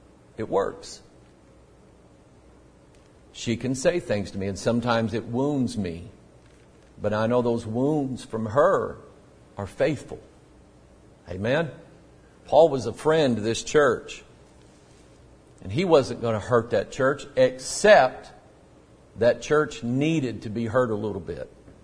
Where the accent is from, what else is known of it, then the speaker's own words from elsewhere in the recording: United States; And I can't apologize for living in America, being an American, and wanting better things for my country.